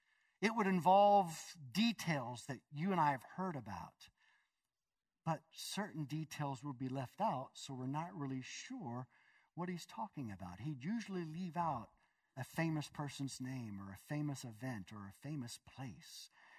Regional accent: Pennsylvania, United States; By the way, when I was growing up in Pennsylvania, during high school and college, during the summers, I built streets.

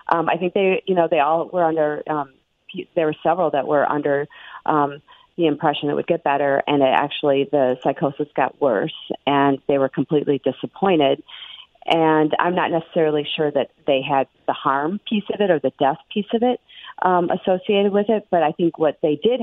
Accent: Midwest, United States; because I'm from the Midwest, you know, the middle of America

